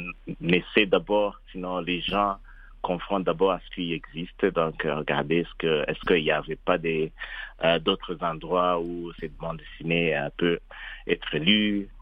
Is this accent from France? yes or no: no; Burundi; Je viens de l'Afrique, donc au Burundi, c'est là où j'ai grandi.